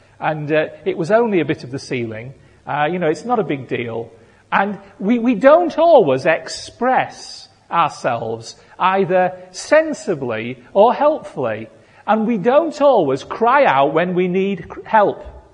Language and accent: English; United Kingdom; You know, we are so stuck up as British people. We really are. You know, I grew up feeling terribly embarrassed for being British.